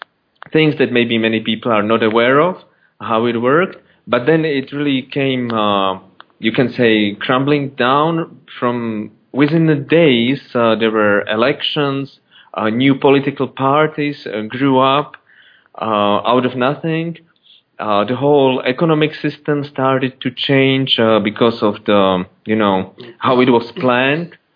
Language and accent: English; Czechia; English is a second language; I was growing up in Czechoslovakia under the communist rule